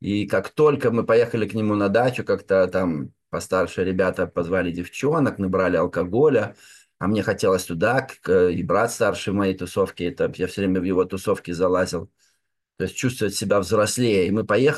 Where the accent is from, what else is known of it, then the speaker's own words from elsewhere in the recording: Minsk, Belarus; в Беларуси, я из Минска родом